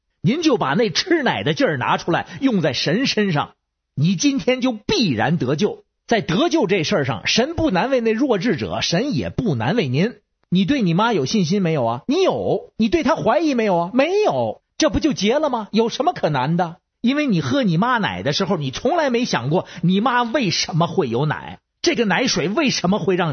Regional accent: Beijing, China; 我是北京的…

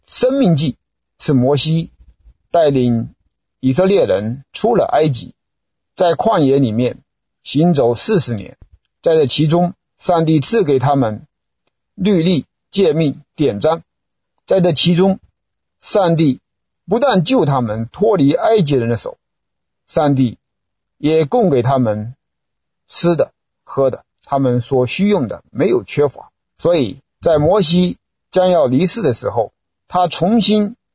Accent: China; 我们中国人也有一句俗话，叫做“民以食为天”。

